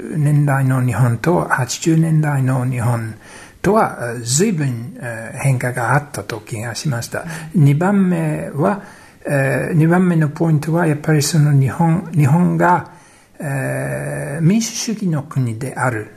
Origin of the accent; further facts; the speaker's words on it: United Kingdom; Japanese is a second language; イギリス人としてはあまりピンとこない概念であると思うんですけれども、